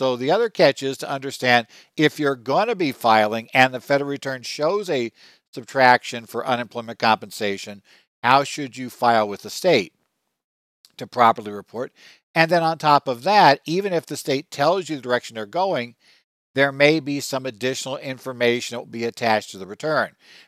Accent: Arizona, United States; Other states, including my home state of Arizona, work just the opposite.

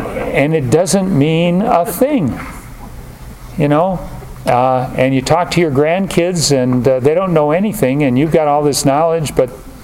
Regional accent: United States; See, I grew up here. I grew up in America, and my gods became stronger and stronger.

